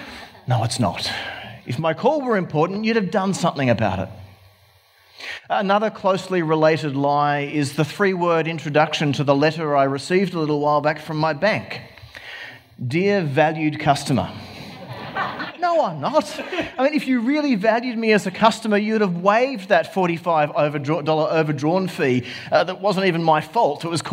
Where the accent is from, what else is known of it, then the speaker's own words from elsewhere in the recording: Engadine, New South Wales, Australia; born there; I was born in Engadine.